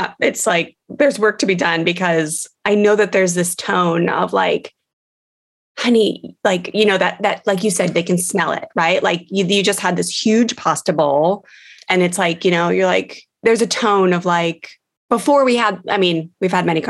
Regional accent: Washington, D.C. area, United States; which for us growing up near Washington, D.C., with my husband and I were together since I was 17

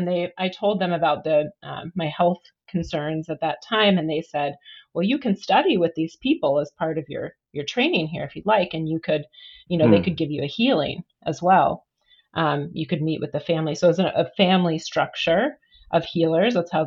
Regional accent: Midwest, United States; now in Oregon, United States; I grew up in the Midwest. So coming here was just, you know, it was just so beautiful

